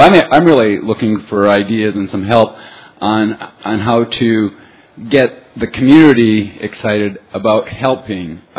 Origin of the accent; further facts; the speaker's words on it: Morganton, North Carolina, United States; I'm from Morganton, North Carolina.